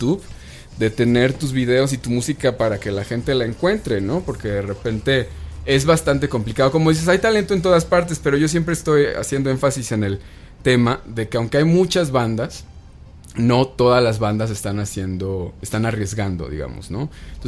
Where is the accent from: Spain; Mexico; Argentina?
Mexico; Mexico City; somos chilangos, ¿no?